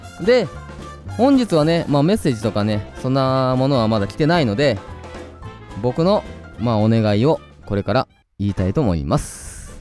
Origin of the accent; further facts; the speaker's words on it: Okayama, Japan; 僕岡山県出身なので、一つね、まあ岡山のことを、言おうと思います。